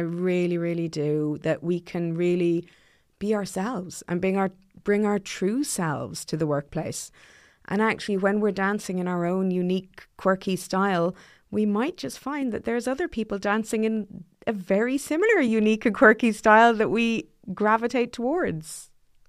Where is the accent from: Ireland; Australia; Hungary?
Ireland; I'm very proud, as an Irish woman